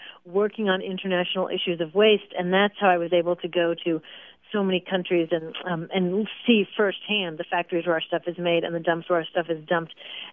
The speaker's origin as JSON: {"language": "English", "region": "Pacific Northwest", "country": "United States", "tie": "born or raised there", "said": "I grew up in the Pacific Northwest in a very environmentally oriented family and spent a lot of time in the forest of the North Cascades Mountains growing up."}